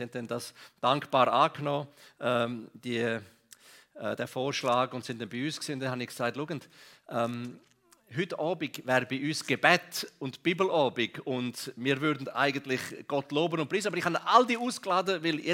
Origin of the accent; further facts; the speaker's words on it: Grisons, Switzerland; Ich bin im Kanton Graubünden aufgewachsen.